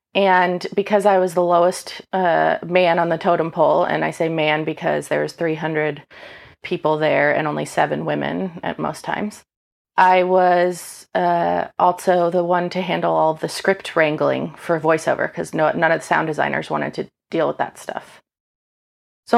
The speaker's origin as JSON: {"language": "English", "town": "New York City", "region": "New York", "country": "United States", "tie": "born or raised there", "said": "I grew up in New York City."}